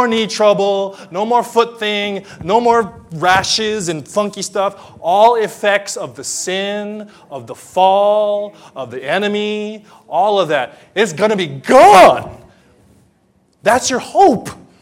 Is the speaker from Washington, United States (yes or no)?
no; Los Angeles, California, United States; We're going to go there in May, and I'm from Los Angeles, and in Los Angeles is the home of the Mickey Mouse, Disneyland.